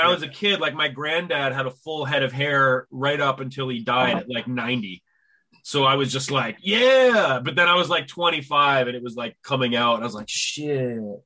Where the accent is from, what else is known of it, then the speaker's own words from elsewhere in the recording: Ontario, Canada; in Southwestern Ontario in Canada, like in a small town. But if people like from other parts of the world, like where are you from? I just say Toronto.